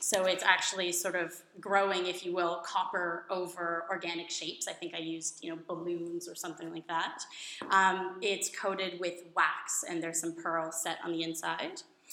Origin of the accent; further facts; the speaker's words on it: Toronto, Ontario, Canada; I'm originally from Toronto, and I was pretty fortunate to have gone through an art school from grade 4 to 12